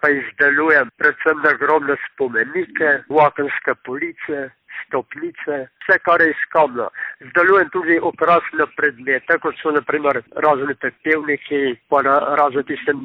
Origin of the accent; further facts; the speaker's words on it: Dane, Littoral–Inner Carniola, Slovenia; also born or lived in Lož; Rojen sem bil v Ložu leta 1938, pred prvo svetovno vojno. Po približno 6 mesecih sta se starša preselila vas Dane